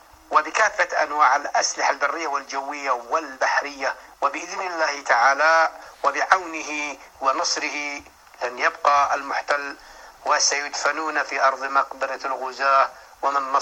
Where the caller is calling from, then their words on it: Sanaa, Amanat Al Asimah, Yemen; اليمن صنعاء.